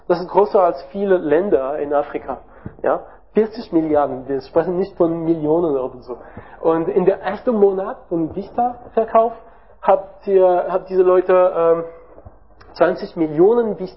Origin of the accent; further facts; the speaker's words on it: France; German is a second language; Ich bin Franzose, wie ihr hören könnt